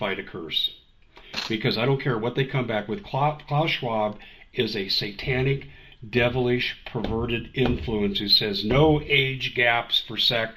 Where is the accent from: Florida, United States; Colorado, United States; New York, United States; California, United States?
Colorado, United States; I grew up in Colorado. This is the worst winter I've ever seen.